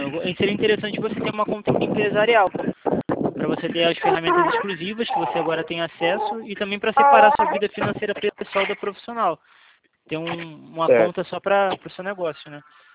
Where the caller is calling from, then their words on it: Rio de Janeiro, Brazil; Eu falo do Rio de Janeiro.